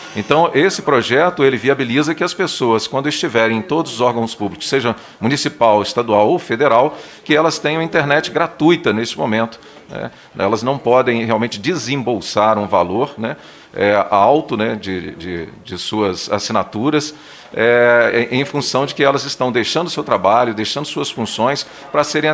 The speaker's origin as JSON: {"language": "Portuguese", "country": "Brazil", "said": "um imposto de renda altíssimo, como nós brasileiros"}